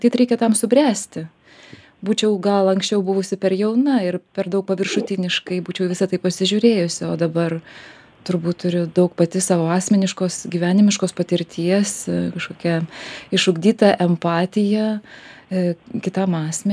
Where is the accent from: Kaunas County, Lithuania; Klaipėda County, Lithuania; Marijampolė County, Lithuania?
Marijampolė County, Lithuania; Marijampolė; Ne, aš iš Marijampolės